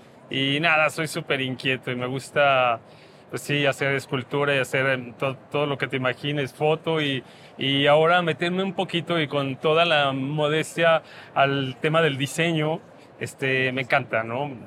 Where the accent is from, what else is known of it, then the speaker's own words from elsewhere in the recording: Michoacán, Mexico; el que tenemos en Michoacán, en mi pueblo